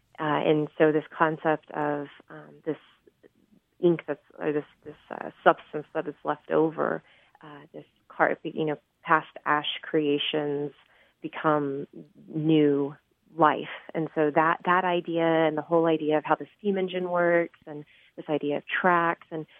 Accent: Houston, Texas, United States; growing up in Houston, I just wasn't aware. Like, we didn't take the train as a kid.

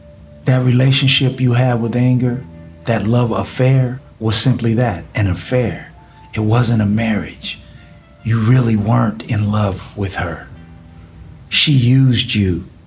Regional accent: Compton, California, United States; Yeah, I grew up in Compton, California.

